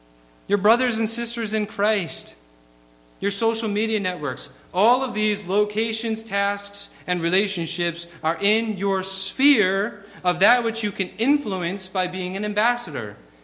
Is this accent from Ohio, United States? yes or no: no; Rhode Island, United States; now in Wisconsin, United States; I know I feel like a foreigner just since I moved from Rhode Island out here to Wisconsin. When I told my coworkers that I was from New England, they treated me like I was Tom Brady incarnate.